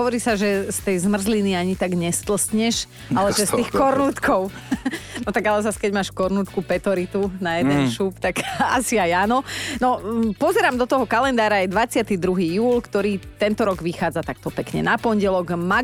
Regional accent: Borovce, Trnava Region, Slovakia; však u nás v Borovciach na zábave hoci, kedy to bolo moderné, hej.

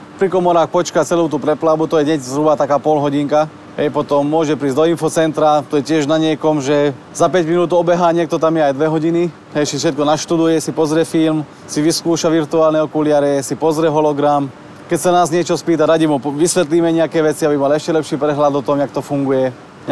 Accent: Gabčíkovo, Trnava Region, Slovakia; ja to už poznám od detstva, nakoľko som z Gabčíkova.

